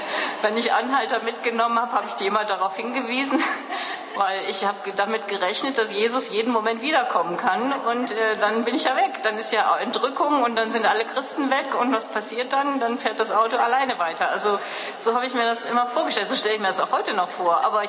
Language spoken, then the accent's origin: German; Duisburg, North Rhine-Westphalia, Germany; ich komme ja aus Duisburg, Ruhrpott